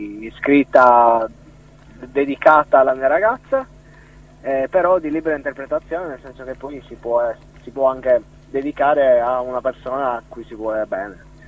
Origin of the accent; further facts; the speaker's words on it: Cagliari, Sardinia, Italy; ho 25 anni, vengo da Cagliari, in provincia di Cagliari.